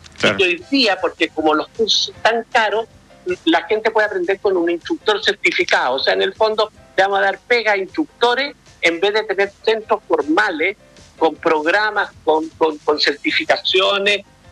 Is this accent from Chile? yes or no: yes; Chile; Nosotros tenemos el orgullo como chilenos de ser parte de Mayo Amarillo.